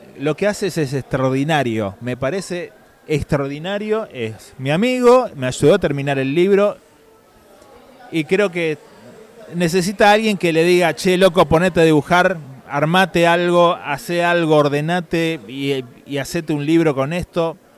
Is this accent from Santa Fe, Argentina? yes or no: yes; Rosario, Santa Fe, Argentina; soy el único rosarino miembro del colectivo.